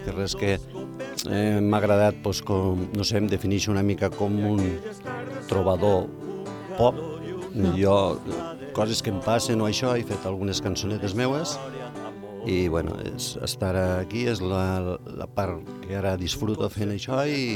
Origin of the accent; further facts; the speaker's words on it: Catalonia, Spain; born there; Ma mare i mon pare són de sevillanos, li van vindre aquí fa molts d'anys. Jo soc català, soc nascut aquí